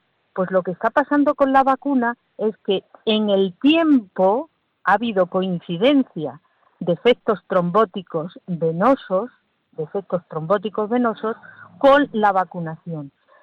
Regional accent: Córdoba, Andalusia, Spain; now in Madrid, Spain; aunque vivo en Madrid soy cordobés.

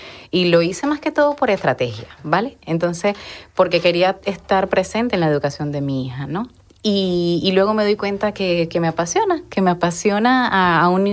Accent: Venezuela; now in Panama; Salí de Venezuela en el 2015, llego a Panamá y es un país que me abre por primera vez las puertas y es la primera vez que emigro, ¿no?

